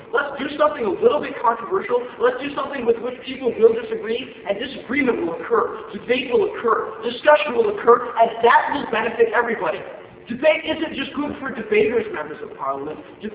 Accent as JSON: {"language": "English", "region": "England", "country": "United Kingdom", "said": "my Tonsi accent and the fact that I come from England"}